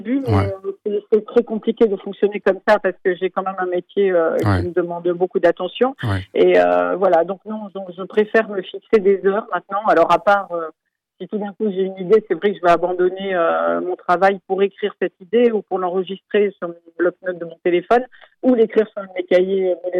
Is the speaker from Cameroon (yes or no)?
no; Dijon, Bourgogne-Franche-Comté, France; also born or lived in Lyon; Et j'ai vécu à Lyon au début. Et après, oui, je pensais à Grenoble. Je suis de Dijon, moi, j'ai vécu à Dijon.